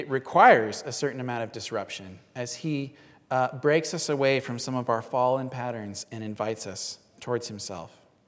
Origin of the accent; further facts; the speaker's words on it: Washington, United States; I grew up here in Western Washington